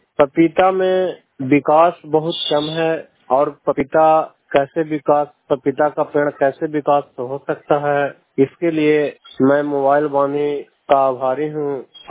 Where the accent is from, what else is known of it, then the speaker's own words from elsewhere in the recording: Bihar, India; प्रखंड नगर नौसा, पंचायत भुत्था खान। मेरा गांव बढ़िया है। मैं एक किसान हूं